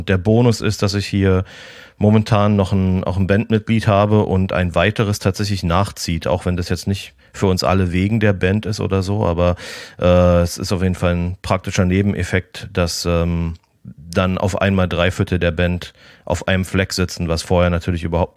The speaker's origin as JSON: {"language": "German", "region": "Berlin", "country": "Germany", "tie": "born or raised there", "said": "Gerade für mich als Berliner schwierig. Und für mich ist es natürlich einfach. Ich habe die ersten 30 Jahre meines Lebens in Berlin verbracht."}